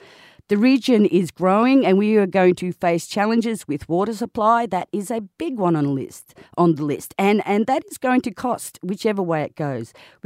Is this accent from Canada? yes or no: no; Brisbane, Queensland, Australia; I grew up in Brisbane. My formative years were through the 80s, and I watched Brisbane grow from a country town to the sharp, modern city destination that we see today.